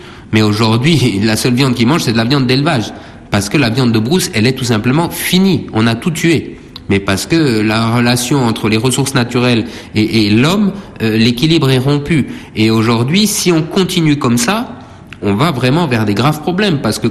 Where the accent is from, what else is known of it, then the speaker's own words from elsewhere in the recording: Senegal; Aujourd'hui, je crois que chez nous, au Sénégal, la plus grande cause de déforestation, elle est endogène au pays, hein.